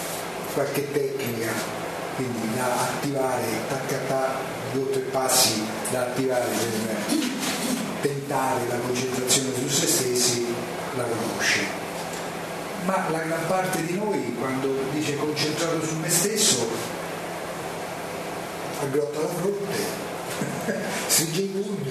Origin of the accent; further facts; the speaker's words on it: Rome, Lazio, Italy; della facile ironia e anche dell'autoironia, essendo romano, introducono i romani